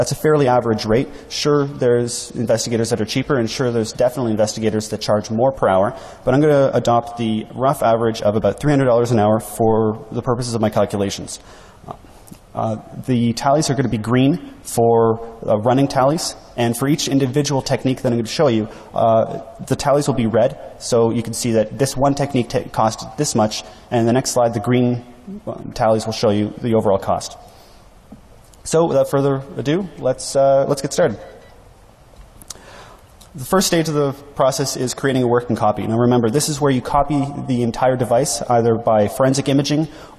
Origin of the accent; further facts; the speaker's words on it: Canada; sorry, I'm Canadian